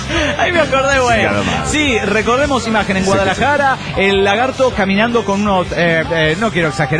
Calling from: Chubut, Argentina; ¿Cómo andan? Donde empieza la raya del traste del mundo, en Chubut, Argentina.

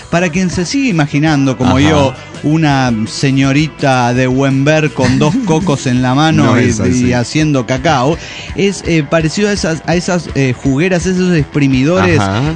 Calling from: Guadalajara, Jalisco, Mexico; de Guadalajara.

